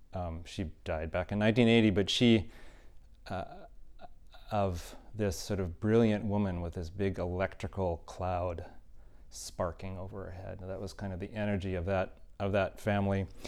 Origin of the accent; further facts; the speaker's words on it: Traverse City, Michigan, United States; also born or lived in Marquette, Michigan; I was born in born in Marquette, Michigan, in the Upper Peninsula. I didn't grow up there. My parents just happened to be up there for the summer. My dad was going to school. And I grew up around Traverse City in the Northern Lower Peninsula